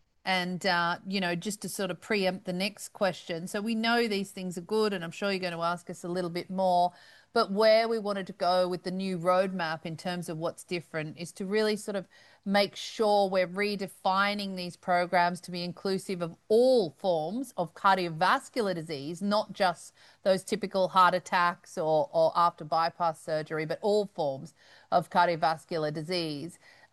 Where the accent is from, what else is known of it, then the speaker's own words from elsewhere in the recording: Australia; I'm Australian here in Australia.